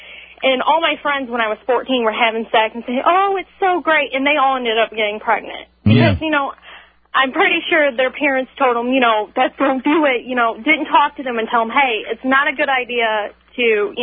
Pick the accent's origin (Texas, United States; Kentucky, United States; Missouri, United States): Kentucky, United States; I know that I grew up in Kentucky, and my sister got pregnant when she was 16